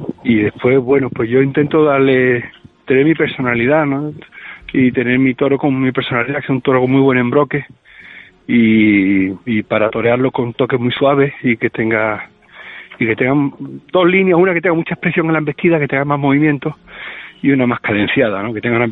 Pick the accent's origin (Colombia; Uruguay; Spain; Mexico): Spain; Y yo soy español